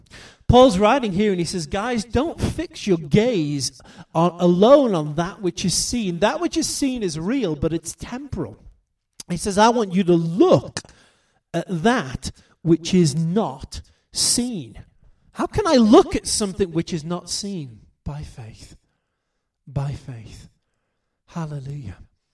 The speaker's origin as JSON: {"language": "English", "country": "United Kingdom", "tie": "born or raised there", "said": "traveling about my home country in the UK."}